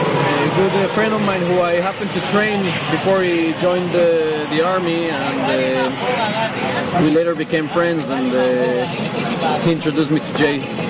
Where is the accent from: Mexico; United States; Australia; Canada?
Mexico; Growing up in Mexico is an interesting thing.